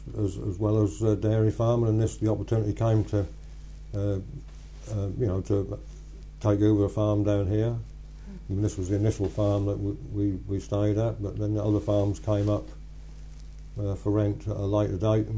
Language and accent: English; Garboldisham, East of England, United Kingdom; Well, I'm the third generation that I've been here. We came from Loddon to Garbaldisham in the early 30s.